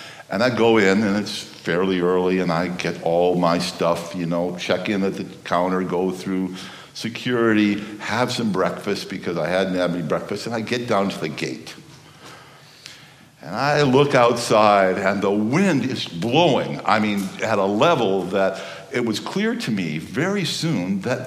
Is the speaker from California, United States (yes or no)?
no; Chicago, Illinois, United States; And I was raised in Chicago. I've lived in the North my whole life, and snow, you know, is a part of life.